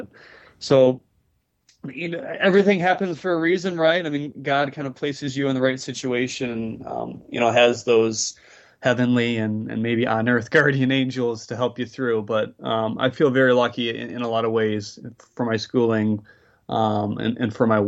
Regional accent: St. Clair Shores, Michigan, United States; I grew up just outside of Detroit, about 15 minutes away in St. Clair Shores, which is kind of right off of Lake St. Clair as well.

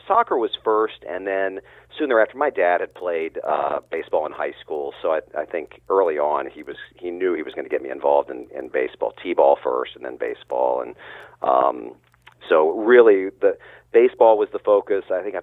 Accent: Danville, Virginia, United States; also born or lived in Natchez; So I grew up in Southern Virginia, and it was my mom and dad and my brother and the four of us in our household in a little town called Danville, Virginia, right on the North Carolina border.

